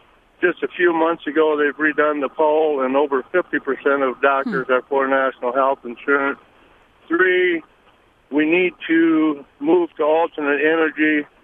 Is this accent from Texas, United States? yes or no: no; Michigan, United States; I'm from Michigan, and I'm on my way back there from Minneapolis.